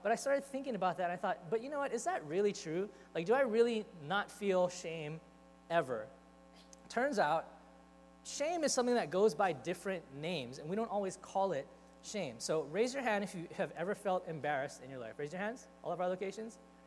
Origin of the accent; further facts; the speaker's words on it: Hawaii, United States; I really love the fact that I grew up in Hawaii.